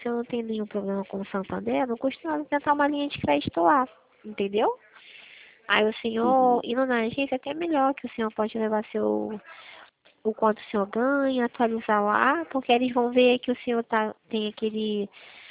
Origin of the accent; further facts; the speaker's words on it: Rio de Janeiro, Brazil; eu não sou de Campos, não. Eu sou daqui da capital do Rio de Janeiro. Sou da capital.